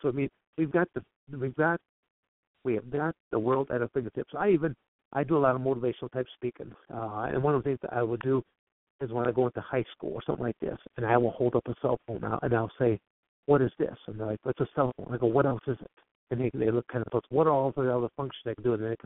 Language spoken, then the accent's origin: English; Coldwater, Michigan, United States; So like I'm born and raised in Michigan